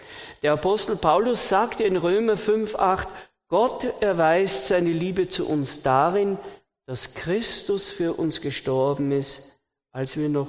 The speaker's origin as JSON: {"language": "German", "country": "Austria", "said": "Sautrank sagt man bei uns in Österreich, in Bayern wird das vielleicht verständlich."}